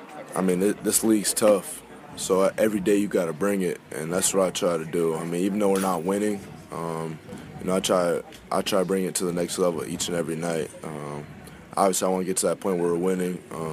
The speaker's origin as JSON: {"language": "English", "region": "Mississippi", "country": "United States", "said": "Like I said, I'm from Mississippi, so I've been here during the Mardi Gras parades, everything."}